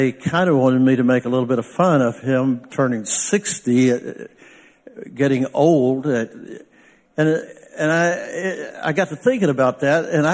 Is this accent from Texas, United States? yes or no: yes; Texas, United States; I'm from West Texas.